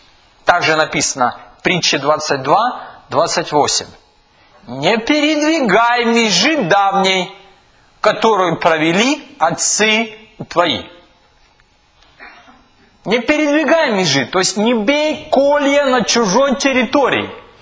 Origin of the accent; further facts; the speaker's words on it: Kyiv, Ukraine; я коренной киевлянин. Да, я коренной киевлянин. Я 30 лет прожил в Киеве.